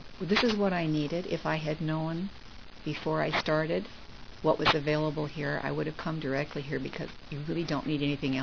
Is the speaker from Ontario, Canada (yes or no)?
no; Nanaimo, British Columbia, Canada; I'm from Vancouver Island in that lovely little town called Nanaimo.